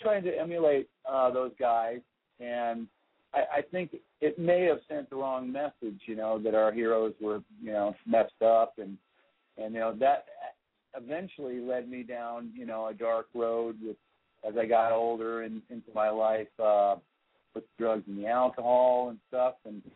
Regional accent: Indiana, United States; I grew up in the Midwest. I'm an Indiana kid, just very middle class upbringing.

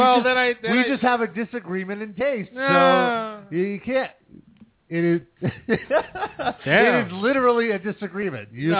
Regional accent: United States; Thank you. I am an American.

